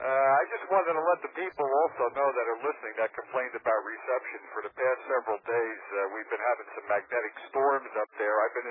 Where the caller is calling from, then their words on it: Metuchen, New Jersey, United States; I'm calling from Metuchet.